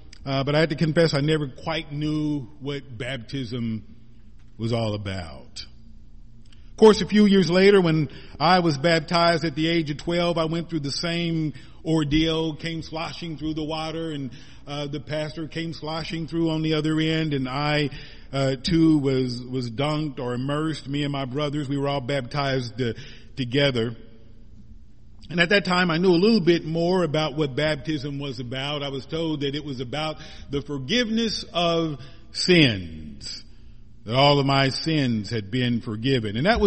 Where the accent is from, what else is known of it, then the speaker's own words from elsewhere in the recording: Missouri, United States; the river that I was familiar with back in my hometown. My home state of Missouri was the mighty Mississippi River